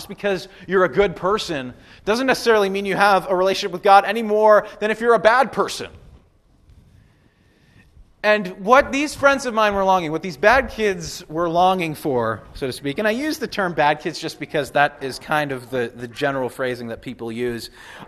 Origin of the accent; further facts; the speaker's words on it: Nipawin, Saskatchewan, Canada; I grew up in Nipawin, Saskatchewan. Spent most of my life there, where we have good fishing and lots of good churches in the area.